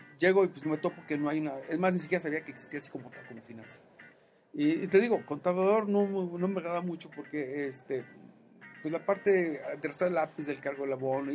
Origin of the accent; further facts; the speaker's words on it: Matehuala, San Luis Potosí, Mexico; De la sucursal, sí, allá en Matehuala.